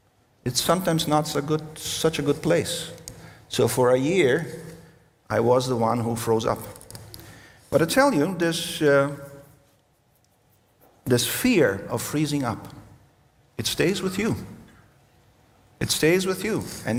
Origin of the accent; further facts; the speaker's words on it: Russia; English is a second language; I was born and raised in Russia, and at that time it was called Soviet Union.